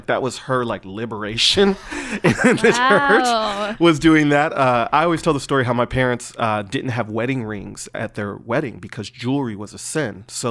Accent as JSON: {"language": "English", "town": "Detroit", "region": "Michigan", "country": "United States", "tie": "born or raised there", "said": "even growing up in Detroit, I would spend summers at the campground with my grandfather"}